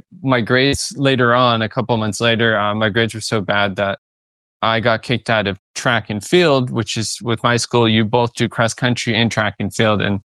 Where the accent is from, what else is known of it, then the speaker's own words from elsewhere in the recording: United States; Yes. I'm from the United States.